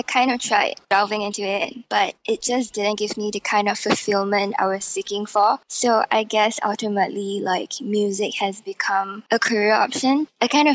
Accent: Singapore; born or raised there

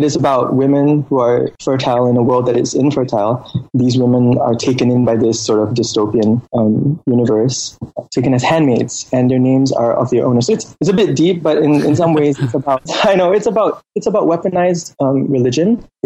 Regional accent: Singapore; born there; I was born in Singapore, yeah.

